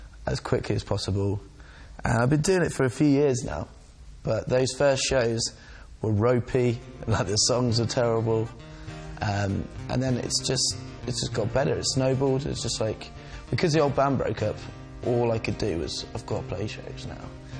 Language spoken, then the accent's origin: English; Peterborough, East of England, United Kingdom; now in Norwich, United Kingdom; I grew up in Peterborough, which is about 2 hours north of Norwich, which was it's quite a rough city.